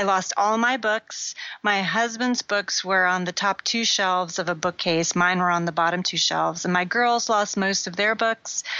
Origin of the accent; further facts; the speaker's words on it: Florida, United States; now in Houston, United States; we evacuated because I grew up in Florida and I knew I didn't want my kids to have to go through what I thought was coming our way.